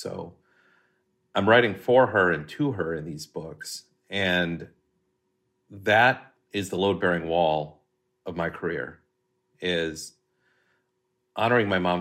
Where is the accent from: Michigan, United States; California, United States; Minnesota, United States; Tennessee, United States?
Minnesota, United States; Hastings; growing up in Hastings, Minnesota, I was convinced I would never see the name of that town mentioned in a novel by anyone at any time.